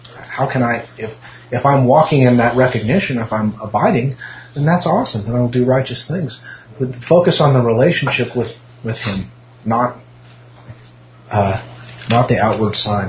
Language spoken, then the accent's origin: English; California, United States; I said that because I'm from California.